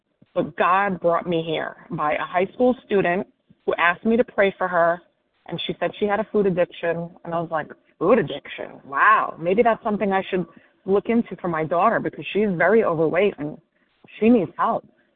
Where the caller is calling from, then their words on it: New York City, New York, United States; New York City.